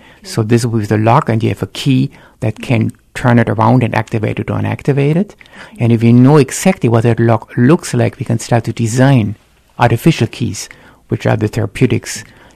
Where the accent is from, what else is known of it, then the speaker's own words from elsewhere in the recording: Germany; moved away as an adult; also born or lived in Dallas, United States / Northern Ireland; I'm originally from Germany, and I've got my undergrad and graduate degrees from Germany